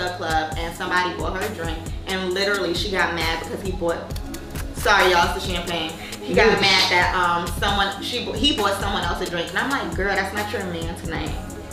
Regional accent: New York City, New York, United States; And also, I'm from the Bronx, so.

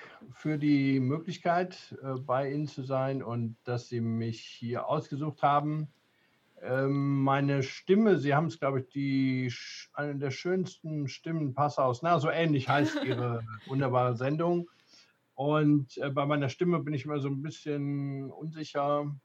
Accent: Wissen, Rhineland-Palatinate, Germany; Ich komme aus einem beschaulichen kleinen Ort namens Wissen an der Sieg.

